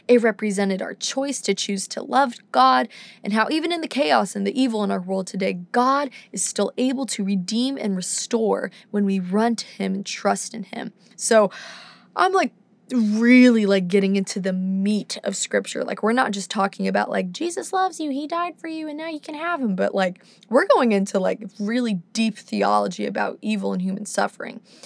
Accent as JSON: {"language": "English", "region": "London", "country": "United Kingdom", "tie": "born or raised there", "said": "this beautiful woman from London, my hometown."}